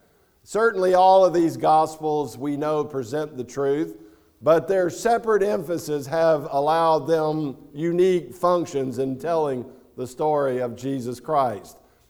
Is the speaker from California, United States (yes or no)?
no; Florida, United States; I'm from Florida, and it's hot there probably 9 months out of the year, and so this is quite cool weather for me